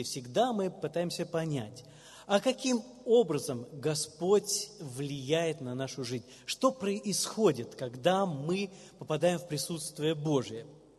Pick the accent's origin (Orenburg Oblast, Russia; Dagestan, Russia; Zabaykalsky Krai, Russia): Orenburg Oblast, Russia; Мое детство прошло в Оренбургских степях.